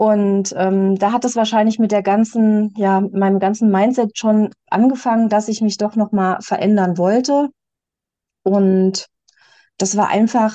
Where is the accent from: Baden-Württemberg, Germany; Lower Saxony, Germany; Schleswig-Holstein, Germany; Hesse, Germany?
Hesse, Germany; Guxhagen; Ich komme aus Nordhessen, Guxhagen, vielleicht kennt das jemand, in der Nähe von Kassel. Hab zwei Kinder, 20 und 15 Jahre alt